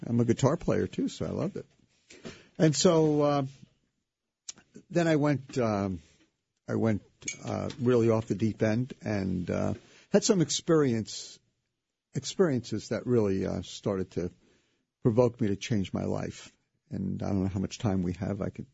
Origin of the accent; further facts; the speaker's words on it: Brooklyn, New York, United States; So I like to say I was born and raised in the Holy Land, Brooklyn.